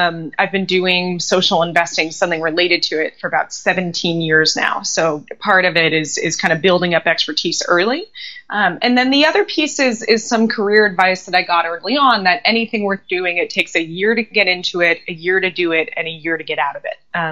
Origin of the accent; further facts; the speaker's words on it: Los Angeles, California, United States; So I grew up in Los Angeles.